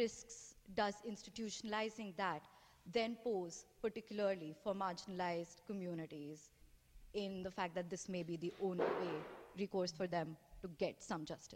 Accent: Patna, Bihar, India; English is a second language; I'm from India, particularly from Patna.

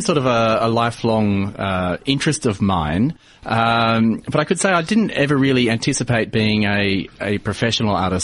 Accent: Adelaide, South Australia, Australia; I grew up in Adelaide as well.

